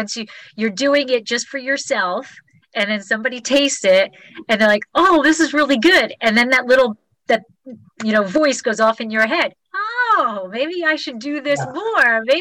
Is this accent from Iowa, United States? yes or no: no; New Jersey, United States; now in Fresno, United States; So again, we're originally from New Jersey. My husband and I are from New Jersey, but we have the winery in Paso